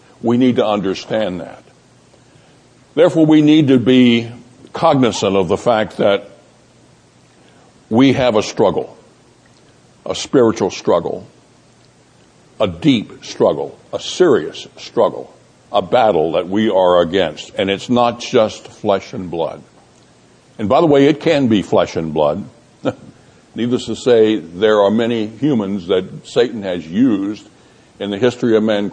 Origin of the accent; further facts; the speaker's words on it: Texas, United States; accent: Texas; You'll have to forgive my Texas accent as I try to pronounce these things.